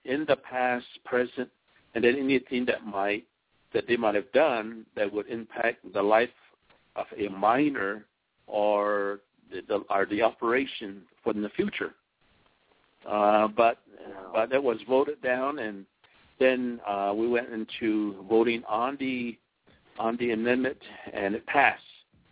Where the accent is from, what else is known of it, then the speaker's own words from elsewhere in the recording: Shiprock, New Mexico, United States; Yeah, I'm from Shiprock.